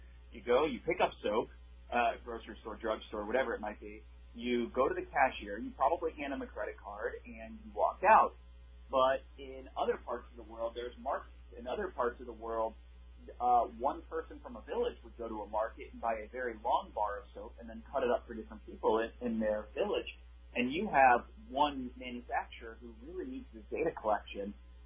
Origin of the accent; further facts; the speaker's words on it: Clearwater, Florida, United States; I'm from Tampa. I'm actually from Clearwater originally, so I boomeranged myself back here after a couple of years.